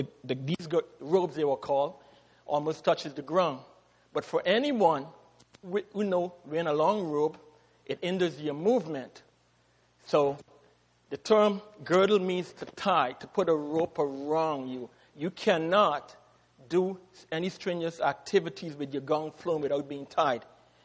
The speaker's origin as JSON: {"language": "English", "country": "Guyana", "tie": "born or raised there", "said": "Growing up in Guyana, I experienced many nights when we had blackout"}